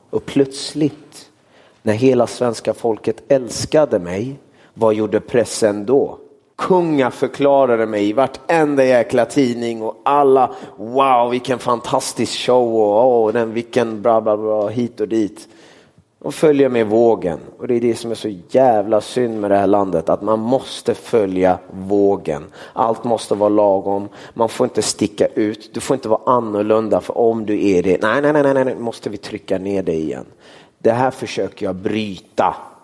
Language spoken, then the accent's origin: Swedish; Gothenburg, Västra Götaland County, Sweden; jag är från Göteborg